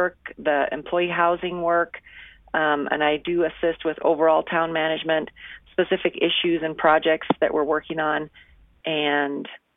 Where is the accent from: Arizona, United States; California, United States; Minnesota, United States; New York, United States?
Minnesota, United States; now in Jackson, United States; Originally from Minnesota, but I've lived in Jackson for close to 40 years.